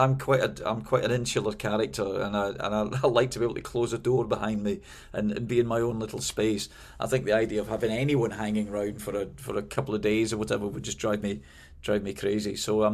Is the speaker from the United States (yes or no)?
no; Glasgow, Scotland, United Kingdom; now in London, United Kingdom; I suppose I started doing it when I moved from Glasgow, my hometown, to London.